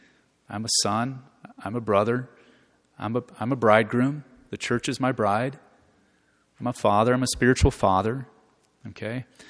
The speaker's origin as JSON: {"language": "English", "town": "Omaha", "region": "Nebraska", "country": "United States", "tie": "born or raised there", "said": "I grew up in Omaha, went to Millard South, went to Iowa State University for 1 year"}